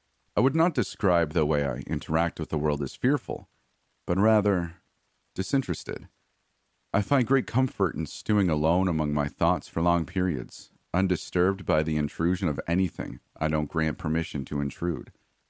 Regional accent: United States

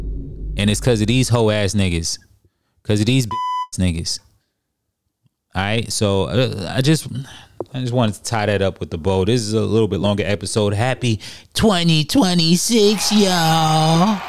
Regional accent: New York, United States; also born or lived in New Jersey; I grew up in New York. I grew up in New Jersey.

